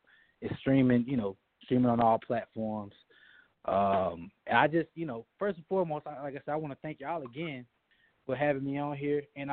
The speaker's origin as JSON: {"language": "English", "town": "Jackson", "region": "Mississippi", "country": "United States", "tie": "born or raised there", "moved": "yes", "lives_now": "Atlanta, United States", "said": "No, I actually live in Atlanta. I'm from, you know, I was raised in Jackson, Mississippi, though."}